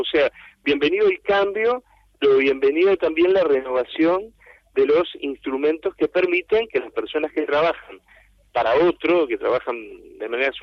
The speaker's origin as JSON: {"language": "Spanish", "country": "Uruguay", "said": "se han visto ya desde muchos años afectados en mi país, en el Uruguay"}